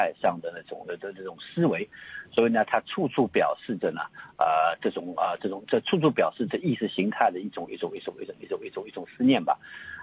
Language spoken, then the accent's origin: Chinese; China; 中国人我们中国人，